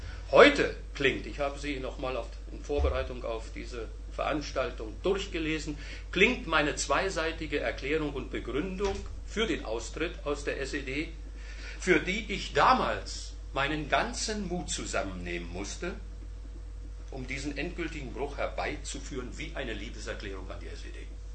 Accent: East Germany, Germany; Ich bin ein Kind der DDR. Ich bin in der DDR aufgewachsen. Ich habe einen großen Teil meines Lebens in der DDR verbracht, habe dort gelebt und gewirkt in, wie es so hieß, in dem Arbeiter- und Bauernstaat

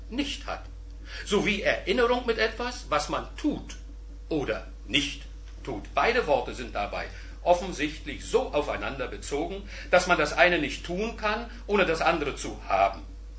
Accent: East Germany, Germany; Ich bin ein Kind der DDR. Ich bin in der DDR aufgewachsen. Ich habe einen großen Teil meines Lebens in der DDR verbracht, habe dort gelebt und gewirkt in, wie es so hieß, in dem Arbeiter- und Bauernstaat

